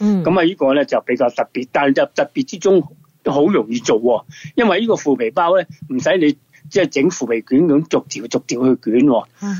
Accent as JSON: {"language": "Cantonese", "country": "China", "said": "因为我哋中国人有一句叫做啊，食饭嘅时间"}